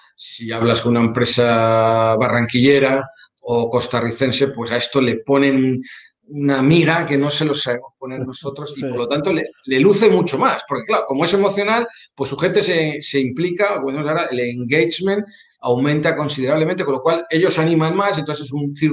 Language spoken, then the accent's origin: Spanish; Spain; yo como español europeo pues tenía una serie de clichés que he ido abandonando